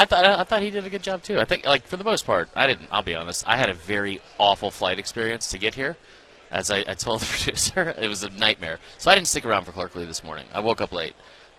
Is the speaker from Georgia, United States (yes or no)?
yes; Atlanta, Georgia, United States; No, I'm from Atlanta, too